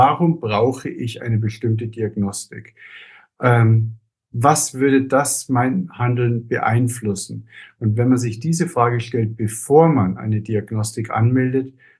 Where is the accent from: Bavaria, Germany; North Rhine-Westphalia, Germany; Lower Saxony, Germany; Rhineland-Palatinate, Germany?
Bavaria, Germany; Ich bin übrigens nicht gebürtiger Hamburger, das wurde ich eingeführt, sondern komme ja auch aus Bayern, aus dem vom Chiemsee.